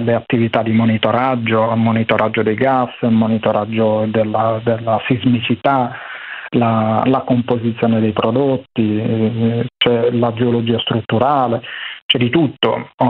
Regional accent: Genoa, Liguria, Italy; Ma io sono genovese, però ho delle radici siciliane. Okay. Quindi io fin da bambino frequentavo la Sicilia perché mia mamma è siciliana.

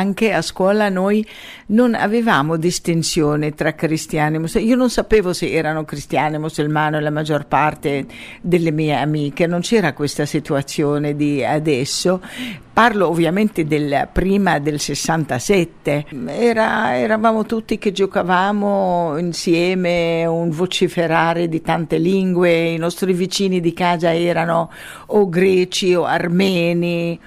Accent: Gaza, Gaza Strip, Palestine; ma io sono nata e cresciuta a Gaza, io mi considero palestinese di Gaza ovviamente.

